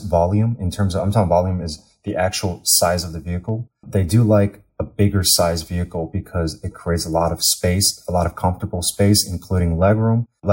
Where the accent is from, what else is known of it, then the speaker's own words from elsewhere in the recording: United States; moved away as an adult; now in China; I've been living in China now for almost 4 years. This is my fourth year. But, you know, I grew up in the States my entire life.